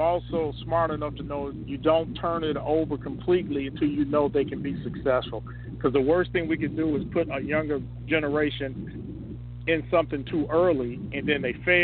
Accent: Chicago, Illinois, United States; I grew up on Southside Chicago.

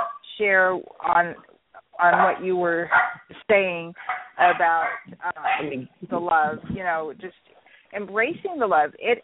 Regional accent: Alaska, United States; born there; I was born in Alaska. My dad was stationed in Fort Wainwright, which is near Fairbanks, Alaska, during the 60s. And so we were there for, I think, 3 years.

